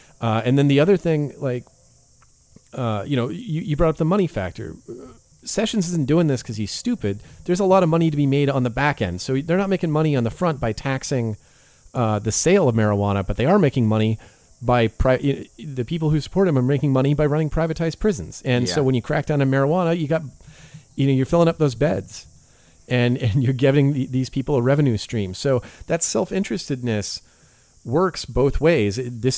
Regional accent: California, United States; There are so many people I grew up with in California who I never would have suspected smoked weed.

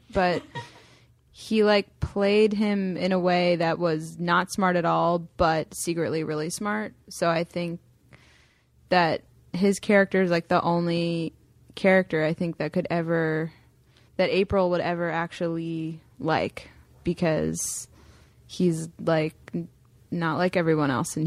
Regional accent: Delaware, United States; Delaware.

